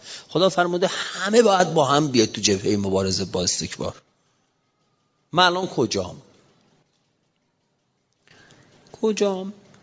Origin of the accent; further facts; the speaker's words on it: Iran; من به عنوان یک ایرانی، یک نفر از آحاد این ملت ایران،